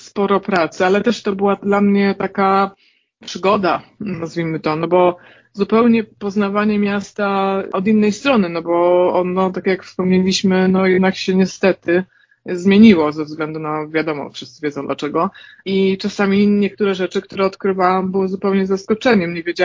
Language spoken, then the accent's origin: Polish; Warsaw, Masovian Voivodeship, Poland; używam ich dlatego, że jestem z Warszawy, czyli po prostu wydawało mi się coś naturalne, że wszyscy tak mówią, a się potem okazywało, że jednak nie. Ja ponieważ mam takie dwa życia, że tak powiem, to w Warszawie i to w lesie, na wsi, tam pod Brodnicą.